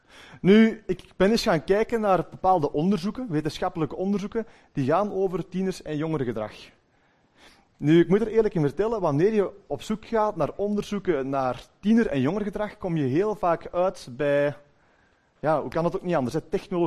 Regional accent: Westerlo, Antwerp, Belgium; Ja, ik kom uit de buurt van Antwerpen. Ik ben niet van de stad. Ik kom meer van de parking ook, ja? Zoals ze altijd zeggen. Ik kom uit de regio Kempen eigenlijk. Ik ben afkomstig uit Westerlo.

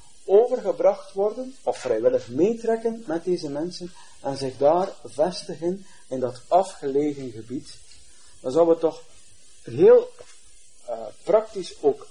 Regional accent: Nieuwpoort, West Flanders, Belgium; Moesten wij nog maar als Belgen hier uit Nieuwpoort weggerukt worden.

